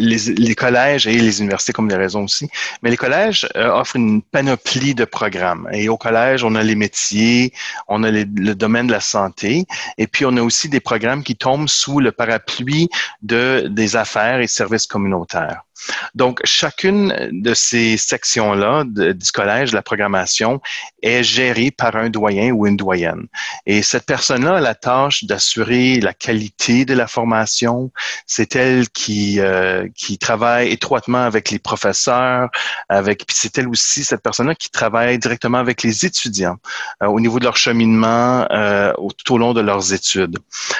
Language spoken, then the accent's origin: French; Sudbury, Ontario, Canada; Je suis originaire de la région de Sudbury.